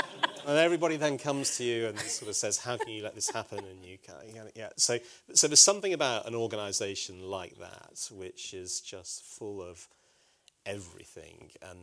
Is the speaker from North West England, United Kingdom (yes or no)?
yes; Liverpool, North West England, United Kingdom; I'm a Scouser, I come from Liverpool.